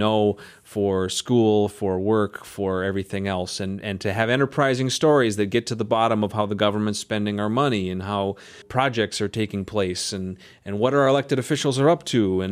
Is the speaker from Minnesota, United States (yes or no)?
yes; Minnesota, United States; I grew up on the Iron Range in media.